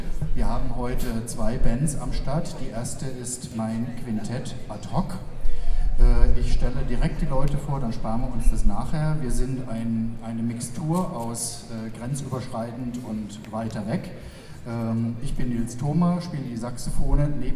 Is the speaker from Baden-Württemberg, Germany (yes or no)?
no; Saarburg, Rhineland-Palatinate, Germany; also ich bin aus Saarburg, man sieht den lokalen Bezug